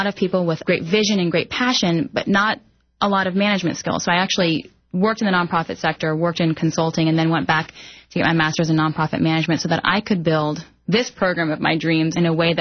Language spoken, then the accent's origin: English; Atlanta, Georgia, United States; born there; I was actually born here in the United States. My parents came in 1974, and I was born in 1976 in Atlanta, Georgia.